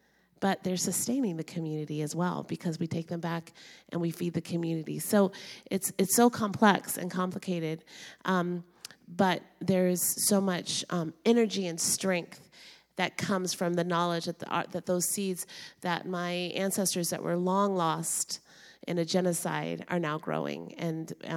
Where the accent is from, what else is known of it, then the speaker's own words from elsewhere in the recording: Oklahoma, United States; So I am from the Pawnee Nation of Oklahoma.